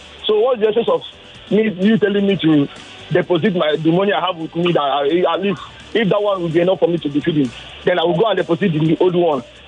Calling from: Orile, Lagos, Nigeria; I'm calling from Orile.

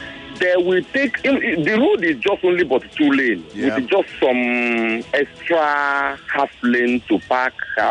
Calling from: Lagos, Nigeria; calling from Apple Junction.

